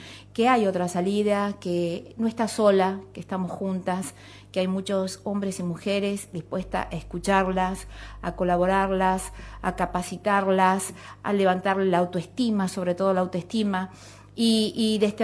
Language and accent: Spanish; Tucumán, Argentina; Yo vengo de mi provincia de Tucumán, la región norte, la más pobre del país